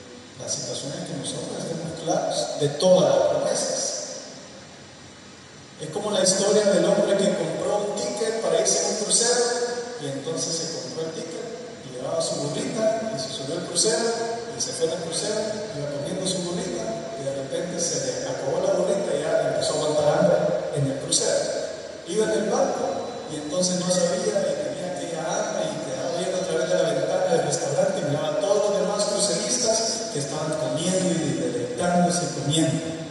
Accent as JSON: {"language": "Spanish", "country": "Honduras", "said": "somos hondureños, nacimos en esta tierra, Dios nos puso aquí para cumplir un gran propósito. Y somos parte de esa familia, Honduras."}